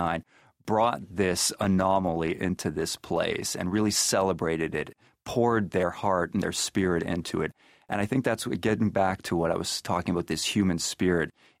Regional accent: Canada; also born or lived in North Carolina; I'm originally from Canada, had been working in North Carolina most recently

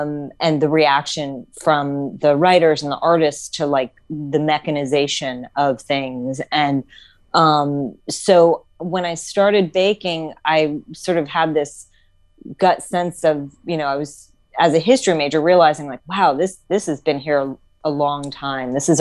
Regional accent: South Miami, Florida, United States; I grew up in South Miami when the Wholesome Bread Factory was in downtown South Miami.

